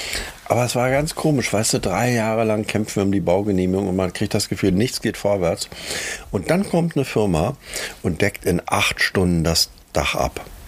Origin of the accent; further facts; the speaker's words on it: East Germany, Germany; Ich bin aus dem Osten.